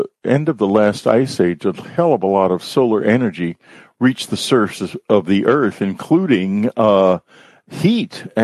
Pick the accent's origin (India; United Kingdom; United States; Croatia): United States; Texas; I'm from Texas, and I have hundreds of friends and family there, so I'm well aware of those problems.